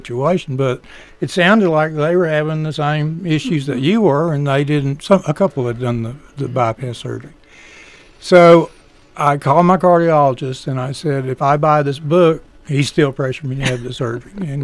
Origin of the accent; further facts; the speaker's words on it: Louisiana, United States; And having been born and raised in Louisiana, this was totally foreign to me.